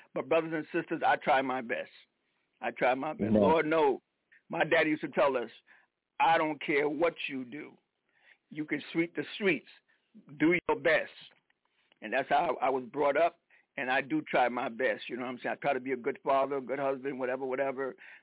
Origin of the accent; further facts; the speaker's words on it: South Carolina, United States; And growing up in the Jim Crow laws, segregated South Carolina, I probably, you know, I have a little something in my heart.